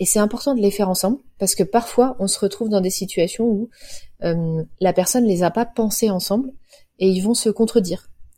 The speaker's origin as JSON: {"language": "French", "town": "Cholet", "region": "Pays de la Loire", "country": "France", "tie": "born or raised there", "said": "Moi, j'ai grandi à Cholet"}